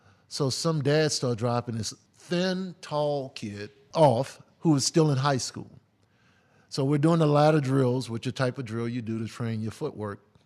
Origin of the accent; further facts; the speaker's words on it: New Orleans, Louisiana, United States; So growing up in New Orleans, dad and mom, two older brothers, I never had to look outside of my house for a role model.